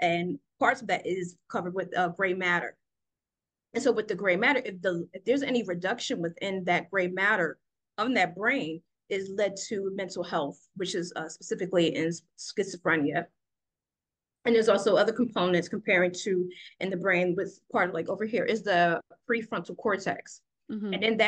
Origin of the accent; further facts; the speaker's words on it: New Jersey, United States; So a few actually from my home state in New Jersey